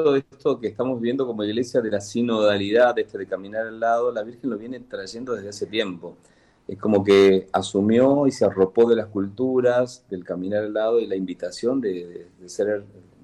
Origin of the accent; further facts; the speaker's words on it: Tucumán, Argentina; porque soy tucumano.